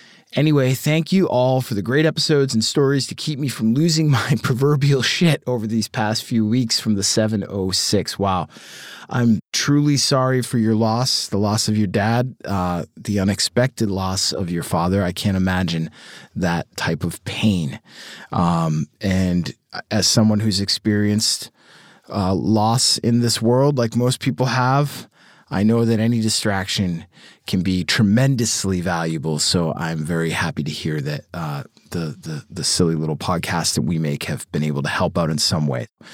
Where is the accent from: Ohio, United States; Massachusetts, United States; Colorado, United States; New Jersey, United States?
Massachusetts, United States; Boston; The Departed is not one of my top five favorite movies, despite the fact that I'm from Boston.